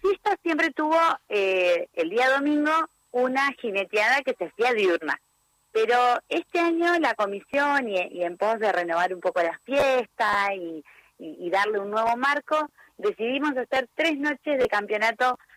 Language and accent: Spanish; Coronel Vidal, Buenos Aires Province, Argentina; Somos de acá de Coronel Vidal que nos unimos para realizar nuestra fiesta.